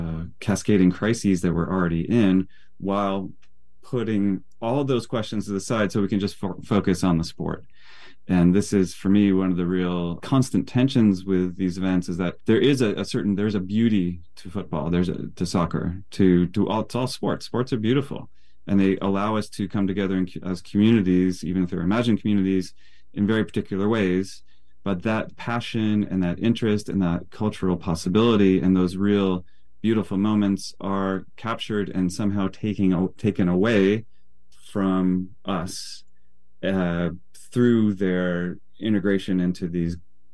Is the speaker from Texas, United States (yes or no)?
yes; Texas, United States; I grew up in Texas, and so I had every summer there'd be reports of some poor kid in West Texas